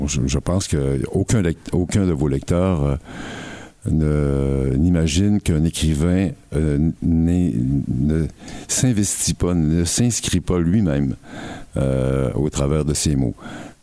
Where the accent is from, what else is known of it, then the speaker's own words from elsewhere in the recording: Quebec, Canada; Alors, moi, je vous dis, je suis Québécois, et je vois le Québec d'aujourd'hui